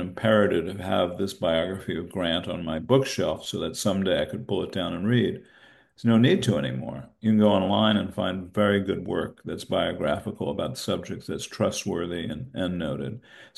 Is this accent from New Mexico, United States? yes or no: yes; New Mexico, United States; In my home state of New Mexico, Searchlight is such a center